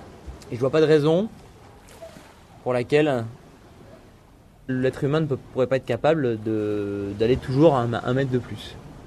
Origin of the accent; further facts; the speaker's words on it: Nice, Provence-Alpes-Côte d'Azur, France; Et j'ai 28 ans, j'habite à Nice. J'ai grandi à Nice